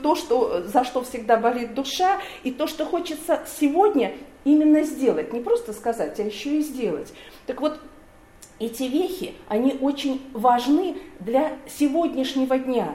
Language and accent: Russian; Bryansk, Bryansk Oblast, Russia; born there; Я тоже родилась в Брянске, поэтому нам как бы понятно.